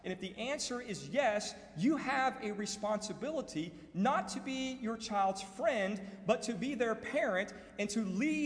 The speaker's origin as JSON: {"language": "English", "country": "United States", "said": "As an American, as a Christian, as a parent, as a human being with a conscience"}